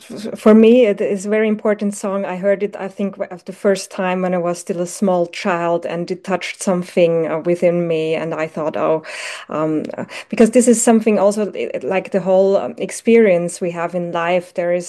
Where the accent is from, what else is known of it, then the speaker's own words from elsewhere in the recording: Eastern Austria, Austria; I grew up in a small town in eastern Austria, so near the Hungarian border.